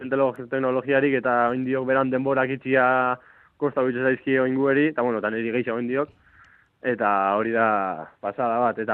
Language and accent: Basque; Eibar, Basque Country, Spain; now in San Sebastián, Spain; txikitan Eibarkoa naiz eta beti egon naiz Eibarko klubian